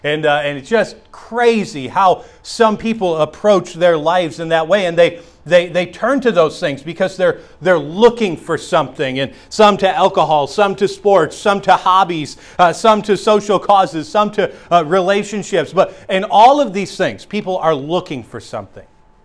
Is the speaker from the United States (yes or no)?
yes; the North, United States; now in Southern US; And I know I'm from the North and I'm in the South